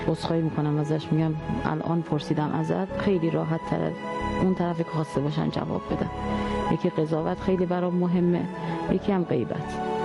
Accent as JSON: {"language": "Persian", "town": "Mashhad", "region": "Razavi Khorasan", "country": "Iran", "said": "38 سالمه، اهل مشهدم"}